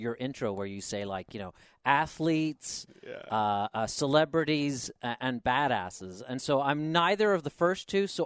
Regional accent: Belfast, Northern Ireland, United Kingdom; moved away; I grew up in the UK. I grew up in Belfast, Northern Ireland. And then moved over here, you know, what, 14, 15 years ago or something like that.

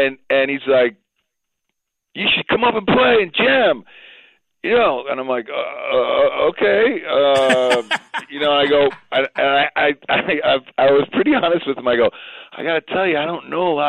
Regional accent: Detroit, Michigan, United States; Well, I grew up in Michigan, right? So I'm a Detroit boy.

